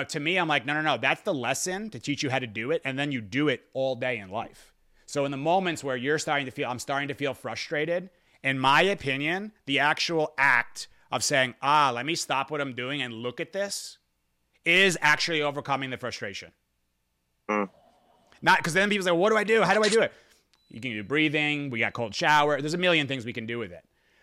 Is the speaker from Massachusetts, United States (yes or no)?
no; New Jersey, United States; I'm from New Jersey. JoJo's from over this area too. She knows the deal.